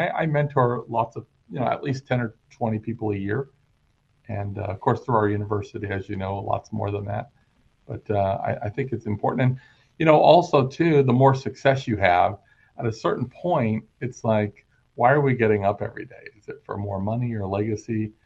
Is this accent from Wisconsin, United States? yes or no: no; Los Angeles, California, United States; You know, I grew up in Los Angeles, as you know, and neither one of my parents had a lot of financial success.